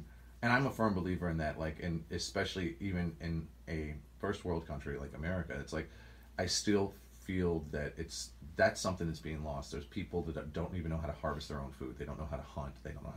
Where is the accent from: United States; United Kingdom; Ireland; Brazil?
United States; Georgia; I'm from Georgia, dude. I was raised. I know all about it.